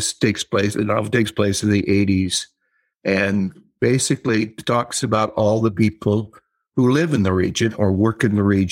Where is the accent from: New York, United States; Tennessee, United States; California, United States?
California, United States; Glendale; I grew up in a place called Glendale, California, South Glendale. But where I actually grew up was a barrio called Toonerville.